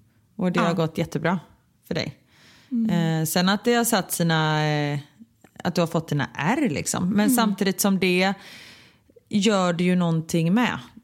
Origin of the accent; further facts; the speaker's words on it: Gothenburg, Västra Götaland County, Sweden; jag kommer från Örgryte